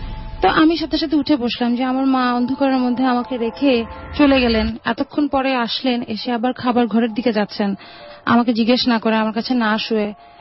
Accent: Uttara, Dhaka Division, Bangladesh; জি, আসসালামু আলাইকুম … এসছি উত্তরা থেকে।

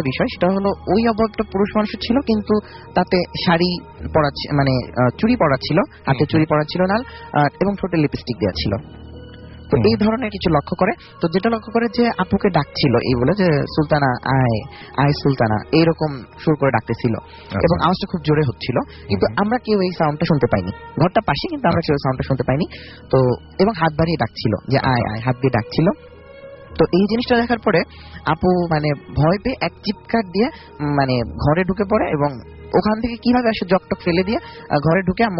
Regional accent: Sirajganj, Rajshahi Division, Bangladesh; ঘটনাটা ঘটেছে সিরাজগঞ্জে, আমার দেশের বাড়ি

